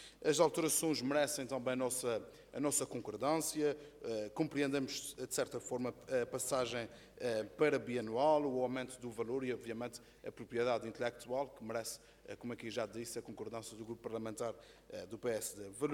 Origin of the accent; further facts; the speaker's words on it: Azores, Portugal; que nos deve orgulhar enquanto açorianos e enquanto residentes da região autónoma dos Açores